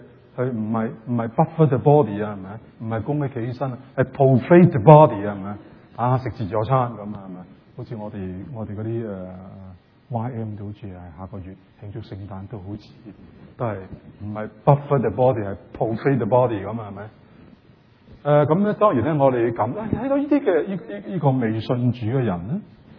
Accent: Canada; 或者呢這個就是我們加拿大人很多人的心聲，可以這樣說

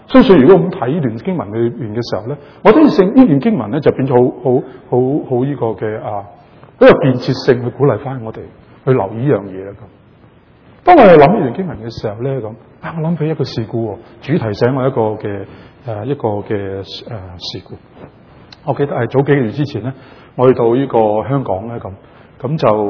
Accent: Canada; 包括埋我係嚟自加拿大，另外一夫婦亦都係嚟自海外，唔係香港咁。

